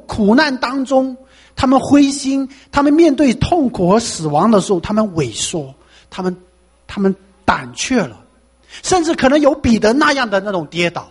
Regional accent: Guangdong, China; first language Cantonese; Chinese is a second language; 所以我们这些广东人的这个口音呢，非常不，有时听起来非常不舒服。你说普通话，因为本身我们就不是说北方话长大的背景，对不对？我们做多数是学粤语，说粤语的

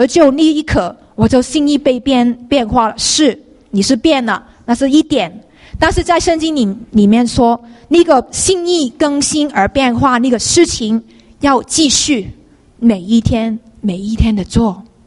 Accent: China; 我们中国人很喜欢这样，不要浪费了

